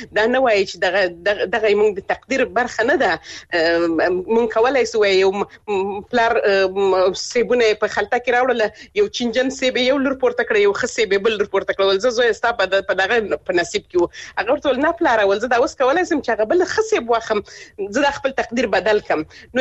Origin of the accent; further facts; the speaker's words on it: Helmand, Afghanistan; لکه څنګه چې زه خپل د هلمند ولایت څخه يم